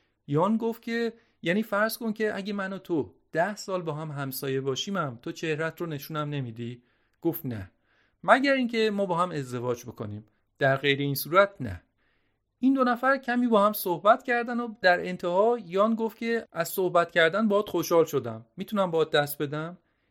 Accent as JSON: {"language": "Persian", "country": "United Kingdom", "tie": "born or raised there", "said": "منی که توی بریتانیا به دنیا اومدم و همه عمرم رو اینجا بودم رو کسی به عنوان بریتانیایی به حساب نمی آورد. چرا؟ فقط به خاطر اینکه والدینم مسلمون و پاکستانی بودن."}